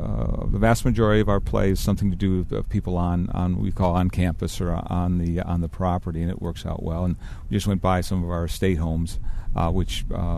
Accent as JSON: {"language": "English", "region": "Midwest", "country": "United States", "moved": "as an adult", "said": "I'm originally hail from the Midwest, but came out for the winter about 27 years ago."}